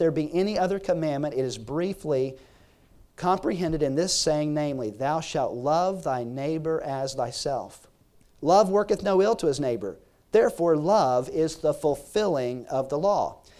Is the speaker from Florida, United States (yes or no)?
no; South Carolina, United States; And, you know, growing up in South Carolina, I have to admit, me personally